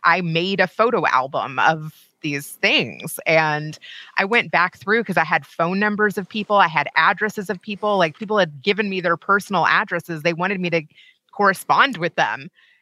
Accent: Kentucky, United States; And so, yeah, so I'm from Kentucky.

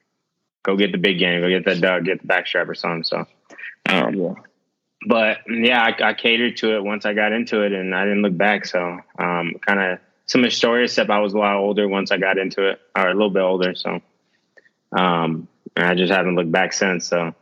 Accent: Texas, United States; I didn't grow up around an ocean. You know what I'm saying? I grew up in Central Texas or in Northern Texas, and, you know, we had lakes.

